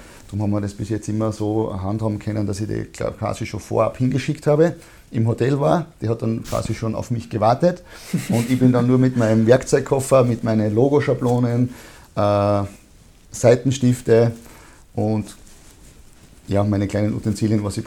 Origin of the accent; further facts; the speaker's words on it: Styria, Austria; das war der Davis Cup in Graz gegen Australien. Das war einfach eben für mich als Steirer Heimspiel.